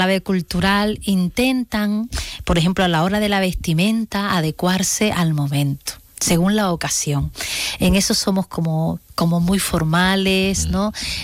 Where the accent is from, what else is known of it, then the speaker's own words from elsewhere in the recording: Santa Cruz de la Sierra, Santa Cruz, Bolivia; now in Jerez, Spain; el 24 de septiembre, Leo, es el día de mi ciudad de origen, de Santa Cruz de la Sierra.